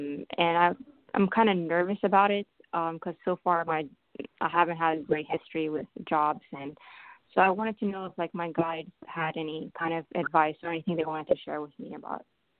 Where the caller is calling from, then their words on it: Ohio, United States; I'm calling from Ohio.